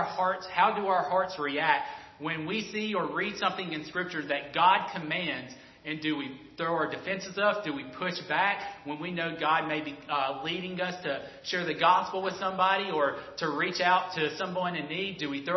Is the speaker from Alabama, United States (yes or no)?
yes; Alabama, United States; I'm from Alabama. I don't pronounce half my words right.